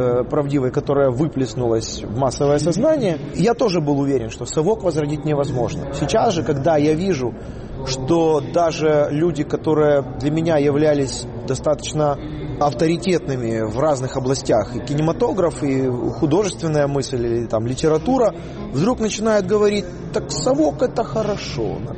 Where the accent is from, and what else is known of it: Kyiv, Ukraine